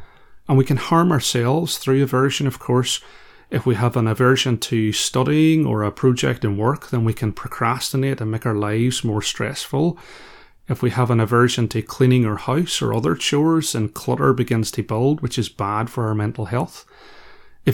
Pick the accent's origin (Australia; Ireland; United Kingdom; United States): Ireland; beyond my powers as an Irishman with a mindfulness podcast